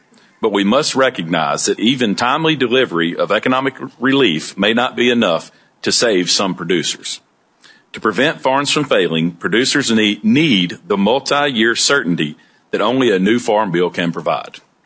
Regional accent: Marianna, Arkansas, United States; from Mariana, Arkansas. My wife, Kristen, and I farm 9,200 acres of cotton, corn, soybeans, and rice. I'm blessed to farm in the Arkansas Delta

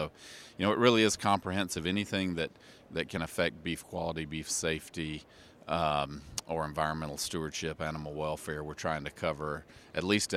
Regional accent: Georgia, United States; So I'm originally from the Southeast. Grew up mainly on a family farm in Georgia, just south of Atlanta.

